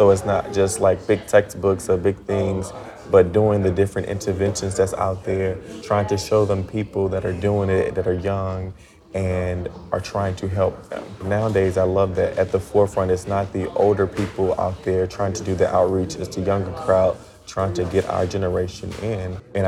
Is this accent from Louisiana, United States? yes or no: yes; Louisiana, United States; now in Nashville, United States; I'm originally from Louisiana, but now I work in Nashville, Tennessee. I've been there for about 6 months now